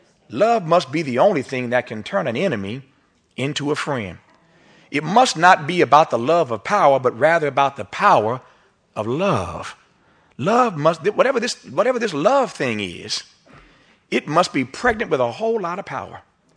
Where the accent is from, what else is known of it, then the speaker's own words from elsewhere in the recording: Indiana, United States; We sang a song in my little church growing up in Indiana.